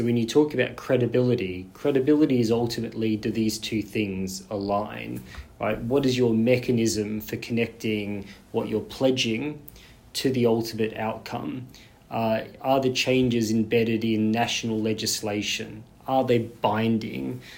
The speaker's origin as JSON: {"language": "English", "country": "Australia", "accent": "Australian", "said": "I'm Australian, right, from my accent."}